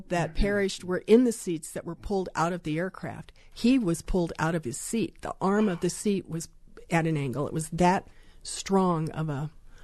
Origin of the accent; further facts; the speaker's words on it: Iowa, United States; And my mother, I'm from Iowa, right? So she's a little Iowa farm wife.